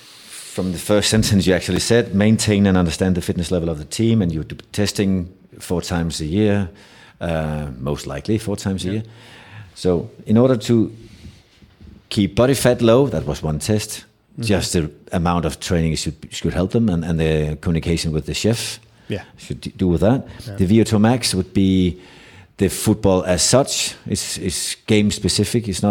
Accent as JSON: {"language": "English", "country": "United States", "said": "being an American, I remember when I've watched American football develop"}